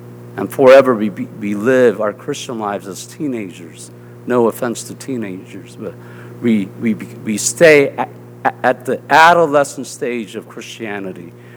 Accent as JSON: {"language": "English", "region": "the South", "country": "United States", "accent": "southern", "said": "Or they'll pick up my southern accent, you know, I say, it's because I don't enunciate my words."}